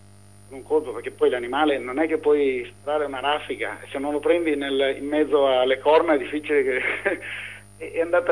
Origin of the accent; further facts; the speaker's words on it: Veneto, Italy; Io sono dei Colli Euganei, siamo a 30 chilometri, insomma.